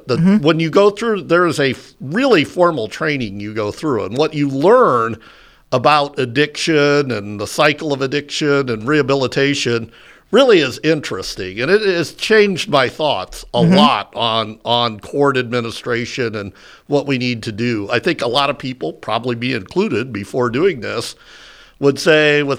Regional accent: Omaha, Nebraska, United States; No, I grew up in Omaha.

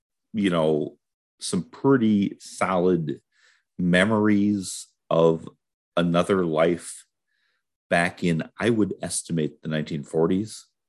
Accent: Oshkosh, Wisconsin, United States; I grew up around Oshkosh, Wisconsin, and there's an airport there.

